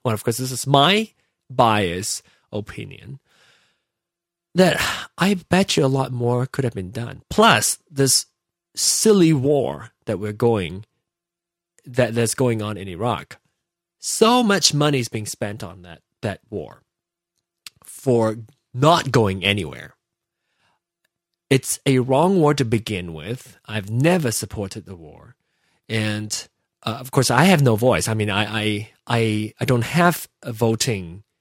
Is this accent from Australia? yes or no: no; Malaysia; now in United States; growing up in Malaysia and grew up in that environment